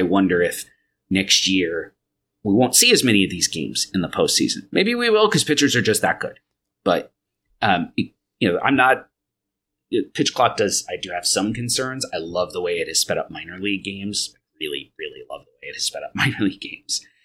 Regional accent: Long Island, New York, United States; I was a pretty big hockey fan when I was a kid because I grew up on Long Island when the Islanders were really good.

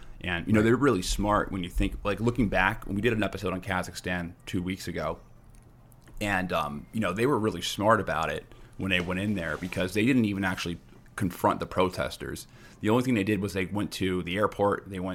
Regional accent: United States; As an American who lives in a major city, I would hate that.

